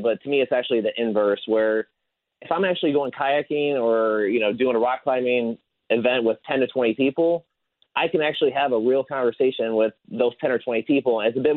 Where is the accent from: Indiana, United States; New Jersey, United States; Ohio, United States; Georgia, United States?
Indiana, United States; now in Florida, United States; So I'm from Indiana, and I moved to Florida, 6 years ago.